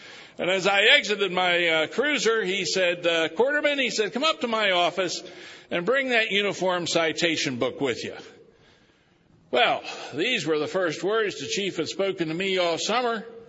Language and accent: English; Hagerstown, Maryland, United States; I went back to my hometown of Hagerstown to practice law.